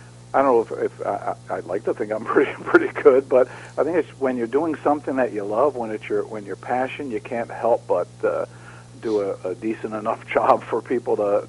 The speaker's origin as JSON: {"language": "English", "town": "Philadelphia", "region": "Pennsylvania", "country": "United States", "moved": "yes", "said": "Oh, yeah, I'm originally from Philadelphia, so we'd see … singing during the Philadelphia Flyers games."}